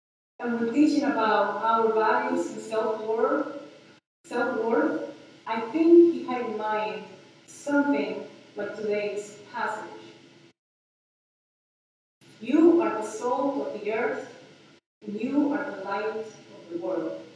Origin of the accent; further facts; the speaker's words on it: Colombia; English is a second language; moved away as an adult; now in United States; Growing up in Colombia, I didn't know about Mr. Rogers until I was an adult and moved here.